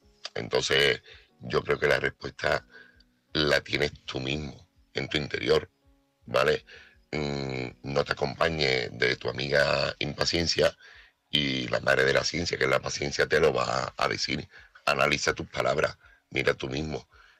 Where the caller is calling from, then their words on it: Seville, Andalusia, Spain; corresponsal de Sevilla.